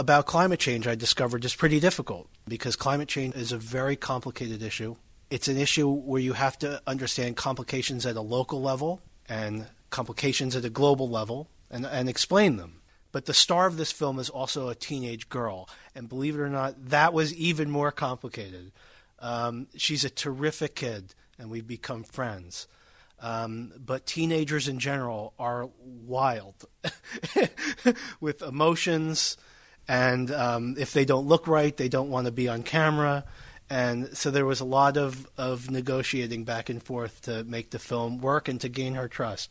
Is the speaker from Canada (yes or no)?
no; United States; I mean, I come from the United States.